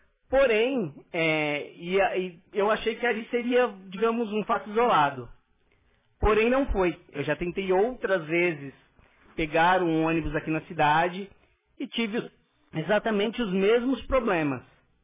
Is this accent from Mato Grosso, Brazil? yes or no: no; São Paulo, Brazil; eu vim de São Paulo, né? Eu morei em São Paulo praticamente minha vida inteira.